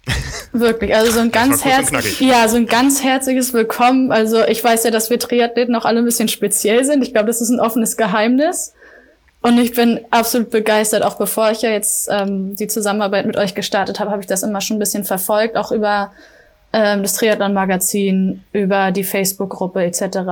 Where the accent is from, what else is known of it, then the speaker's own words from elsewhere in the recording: Rostock, Mecklenburg-Vorpommern, Germany; born there; also born or lived in Leipzig; now in Hamburg, Germany; Ich bin 28 Jahre alt und gebürtige Rostockerin. Hab dann unter anderem 3 Jahre lang in Leipzig gewohnt und dort Sportmanagement studiert, bevor ich dann vor ziemlich genau 2 Jahren nach Hamburg gezogen bin